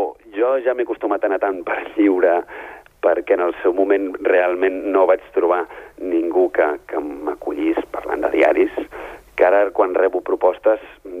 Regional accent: Ripollet, Catalonia, Spain; I Ripollet és el meu poble, ha estat el meu paisatge tan urbà com humà durant 24 anys en els que hi vaig viure intensament

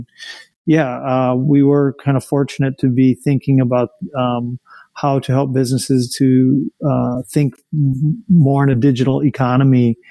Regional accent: Detroit, Michigan, United States; So first of all, I grew up in an old neighborhood in Detroit. It's called Indian Village, if anybody's around there.

